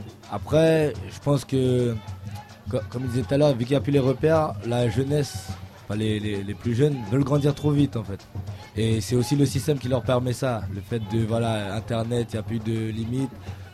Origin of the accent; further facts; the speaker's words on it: France; also born or lived in French Guiana; Non, je suis né en France, j'ai commencé à grandir en France, après j'ai habité un an à Cayenne.